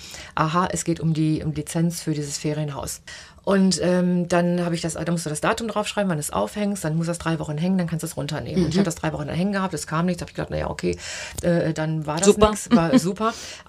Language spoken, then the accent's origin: German; Germany; ich komme aus dem Mutterland der Mülltrennung.